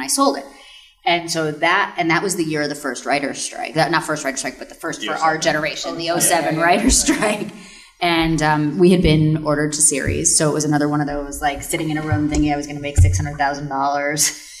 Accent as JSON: {"language": "English", "region": "Connecticut", "country": "United States", "tie": "born or raised there", "said": "And I'm from Connecticut, from just across the Long Island Sound. So, like, I, you know, grew up around there."}